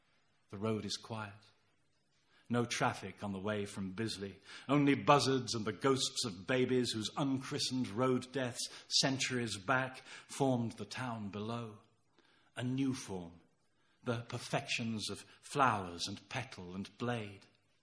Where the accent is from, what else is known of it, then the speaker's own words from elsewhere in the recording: Stroud, South West England, United Kingdom; I wrote a memoir about growing up in the Stroud Valley